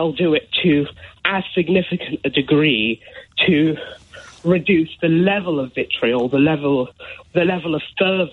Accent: London, United Kingdom; I grew up in Northwest London, the community I grew up

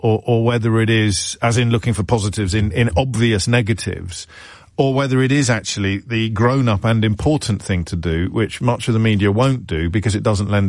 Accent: United Kingdom; I quite like beige food, but I'm British after all

